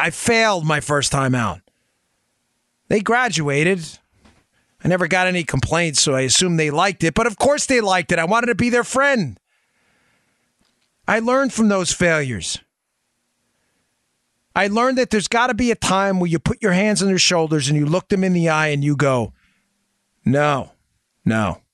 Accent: New York, United States; I grew up in New York on, I mean, don't be dramatic, but the streets weren't exactly the coziest.

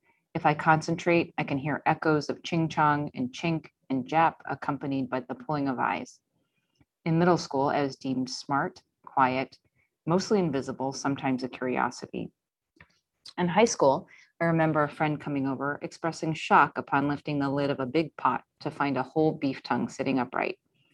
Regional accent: Birmingham, Alabama, United States; Growing up in Birmingham, Alabama, when my mother went to enroll me in school, she was asked to select my race, white or colored.

